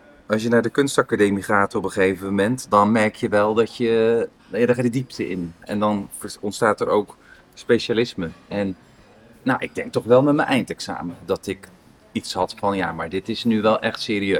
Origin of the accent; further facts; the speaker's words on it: Zwijndrecht, South Holland, Netherlands; born or raised there; also born or lived in Dordrecht